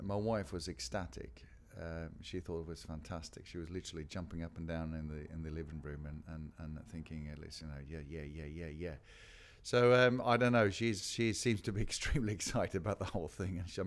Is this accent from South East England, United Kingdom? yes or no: yes; Farnham, South East England, United Kingdom; I'm 50 years old and I'm from Farnham, Surrey.